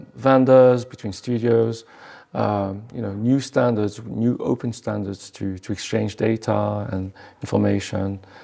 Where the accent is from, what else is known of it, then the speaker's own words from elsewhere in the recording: France; English is a second language; now in London, United Kingdom; I live in London, but I'm French.